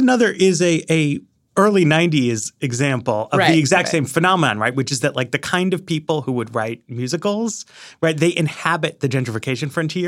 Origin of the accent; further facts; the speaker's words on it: New York, United States; And, you know, in my day, I grew up in New York, right?